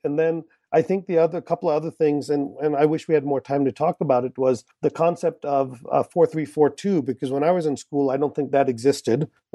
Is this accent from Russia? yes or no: no; India; And as an Indian, my listeners will love anything free.